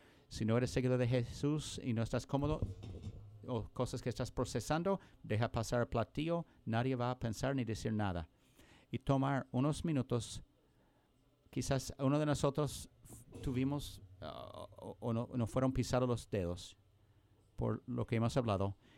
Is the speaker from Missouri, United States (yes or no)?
yes; Joplin, Missouri, United States; Yo me crecí en Joplin, Missouri.